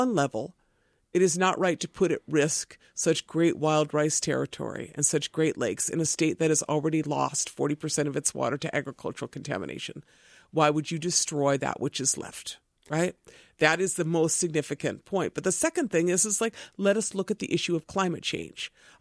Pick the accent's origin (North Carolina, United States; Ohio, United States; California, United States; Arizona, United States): California, United States; Los Angeles; born there; so I was born in East L.A. I had a very strong sense of an Ojibwe identity, but I wasn't around Ojibwes.